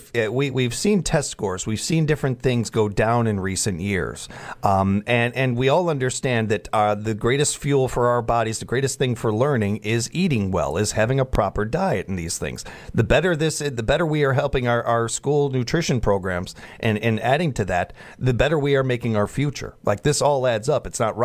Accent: Chicago, Illinois, United States; when I was a kid, growing up in South Chicago

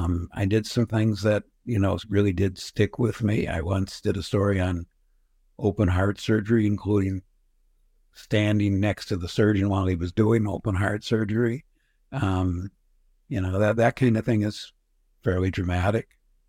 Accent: Madison, United States; I grew up in Madison

